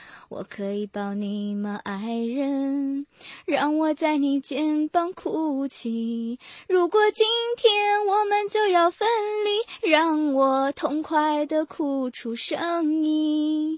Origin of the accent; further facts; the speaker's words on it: Northeast China, China; 大家好，我来自这个东北的，